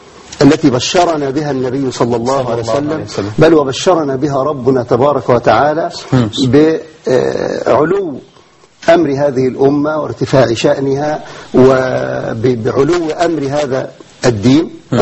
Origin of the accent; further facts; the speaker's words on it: Egypt; بلادنا مصر